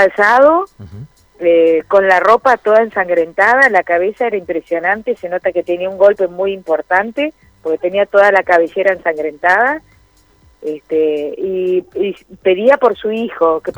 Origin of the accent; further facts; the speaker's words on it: Puerto Deseado, Santa Cruz, Argentina; Mi hermana y yo somos nacidas en Puerto Deseado